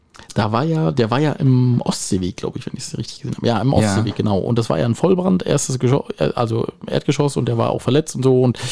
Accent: Germany; Ja, warte, ich bin auch Deutscher.

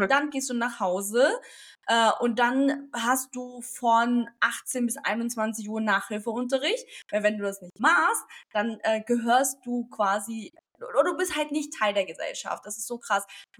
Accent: Hanoi, Vietnam; moved away; Ich kenne das auch nicht anders, vom Kindergarten bis hin, ich bin ja auch da jetzt zur Schule gegangen in Hanoi

